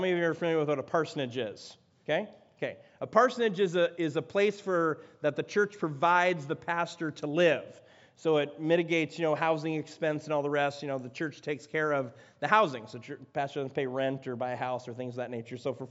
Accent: Chicago, Illinois, United States; Because I'm just a city boy. I'm from Chicago.

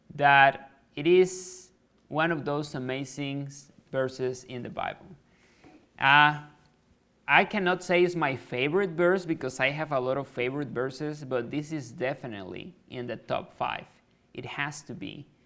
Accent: Chiapas, Mexico; English is a second language; So I'm from Chiapas, Mexico, really south in Mexico, really warm.

